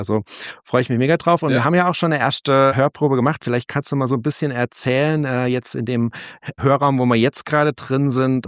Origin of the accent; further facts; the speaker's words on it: Saarland, Germany; Ich bin für euch in Elversberg bei dem lieben Patrick alias Sound Grooves im Saarland in meiner alten Heimat